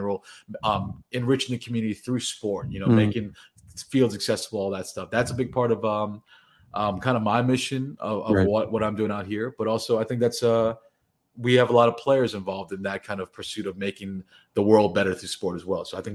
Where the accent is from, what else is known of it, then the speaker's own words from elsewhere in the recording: New Jersey, United States; moved away as an adult; also born or lived in Queens; now in Los Angeles, United States; And I'm originally from New Jersey, by way of Queens, but I always had this desire, this dream to live out in California, see what Los Angeles was like. And about 8-9 years ago, I moved to LA, and I've really made my adult life out here.